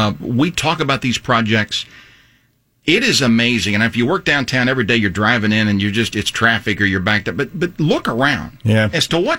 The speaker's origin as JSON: {"language": "English", "region": "Ohio", "country": "United States", "tie": "born or raised there", "said": "I grew up in Highland County in southern Ohio."}